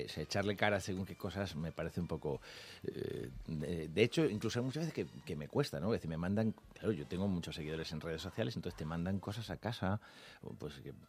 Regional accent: Albacete, Castilla-La Mancha, Spain; also born or lived in Melilla; soy de Albacete, la gente de Albacete somos honestos

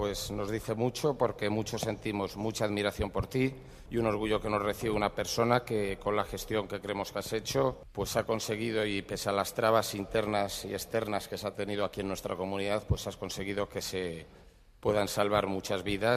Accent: Madrid, Community of Madrid, Spain; Somos un equipo de Madrid y orgullosísimos de ser madrileños

